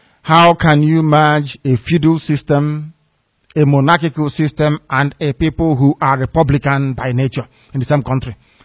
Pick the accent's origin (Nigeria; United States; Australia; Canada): Nigeria; South East; born there; I was born in Biafra land and that is where I will die. Not in Europe, God forbid.